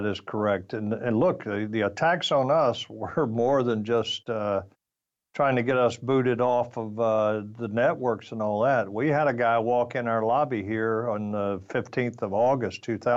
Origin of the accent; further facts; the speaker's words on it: North Carolina, United States; I'm from North Carolina. And they got a saying there, and that is, you can put lipstick on a pig, but it's still a pig.